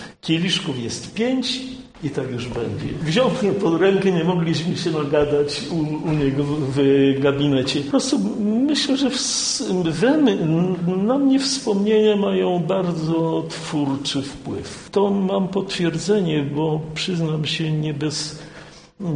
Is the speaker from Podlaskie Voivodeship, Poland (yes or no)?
no; Wieluń, Łódź Voivodeship, Poland; ważny jest dla mnie jeszcze ten cały anturaż wieluński, ten piękny pejzaż, który tutaj jest, a całe dzieciństwo spędziłem w pięknym miejscu.